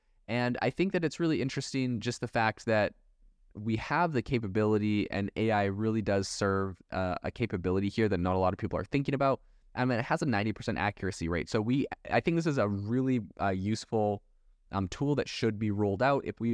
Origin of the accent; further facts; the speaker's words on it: Canada; growing up in Canada, we'd go on these really long road trips out into, you know, the middle of Canada